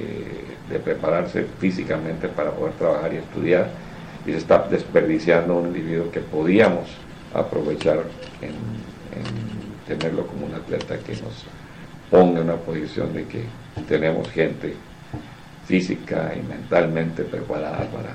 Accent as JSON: {"language": "Spanish", "town": "Mexicali", "region": "Baja California", "country": "Mexico", "also_born_or_lived": "Calexico", "said": "yo soy de Calexico, sí, salí de la high school de Calexico, pero yo no soy de Calexico, soy de Mexicali"}